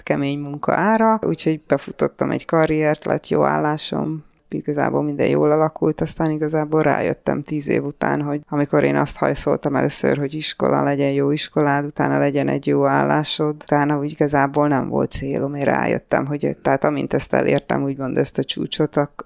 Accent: Budapest, Hungary; born there; moved away as an adult; Hát Csepelen születtem, és ugorjuk 25 éve.

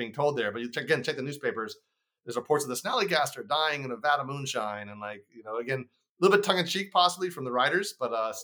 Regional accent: Maryland, United States; So I grew up in Southern Maryland, St. Mary's County.

